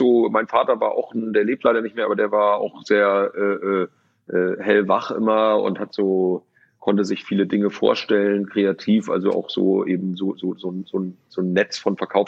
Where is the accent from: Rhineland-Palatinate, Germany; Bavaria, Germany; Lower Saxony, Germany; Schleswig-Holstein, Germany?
Schleswig-Holstein, Germany; Lübeck; born there; ich bin in Lübeck geboren